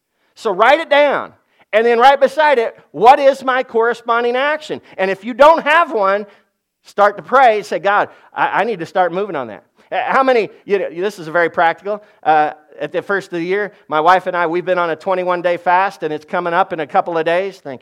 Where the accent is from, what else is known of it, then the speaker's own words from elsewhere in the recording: Laverne, United States; I know that's not right English, but I'm from Laverne. Laverne, come on, yes.